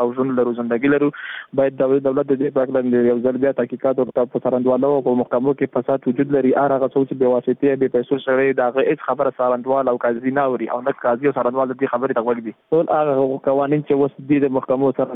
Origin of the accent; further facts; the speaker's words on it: Afghanistan; موږ هم د افغانستان بچیان یو